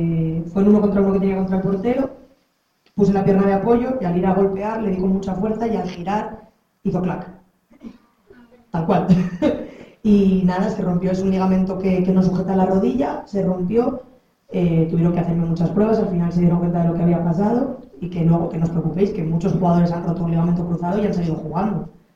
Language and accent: Spanish; Teruel, Aragon, Spain; yo no soy de aquí, yo soy de Teruel. Vine aquí a estudiar Ciencias del Deporte y me quedé.